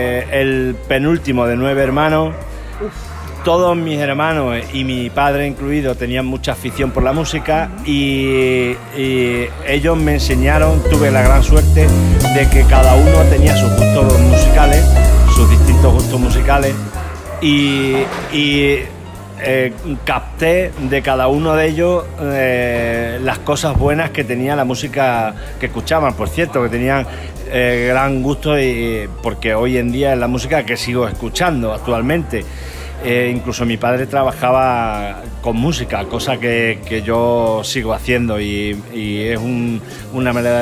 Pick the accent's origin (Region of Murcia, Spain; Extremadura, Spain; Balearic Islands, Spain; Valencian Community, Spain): Extremadura, Spain; Jerez de los Caballeros; also born or lived in Badajoz; Yo soy un chico de Jerez de los Caballeros, aunque nací aquí en Badajoz porque es donde había hospitales y donde y donde se nacía normalmente en la capital. Más concretamente en la Cruz Roja, donde está hoy la clínica Los Naranjos.